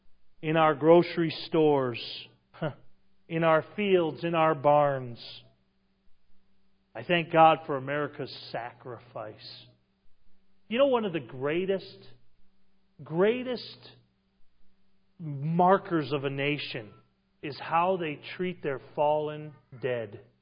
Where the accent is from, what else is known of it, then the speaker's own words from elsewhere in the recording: Massachusetts, United States; As I mentioned, I'm from Massachusetts.